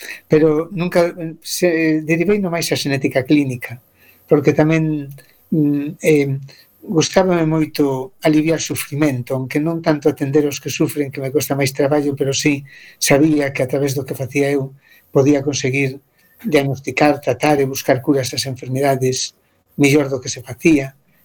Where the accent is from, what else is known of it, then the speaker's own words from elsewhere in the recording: Santa Comba, Galicia, Spain; eu son de Santa Comba.